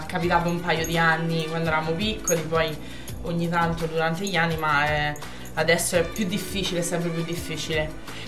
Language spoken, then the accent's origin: Italian; Umbria, Italy; born there; e io sono nata qui in Umbria.